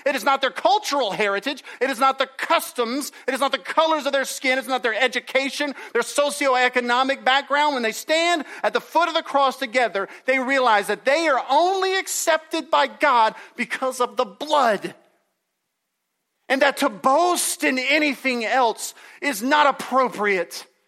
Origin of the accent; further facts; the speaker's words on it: the South, United States; I'm white. I'm a Southerner. I'm Scotch-Irish.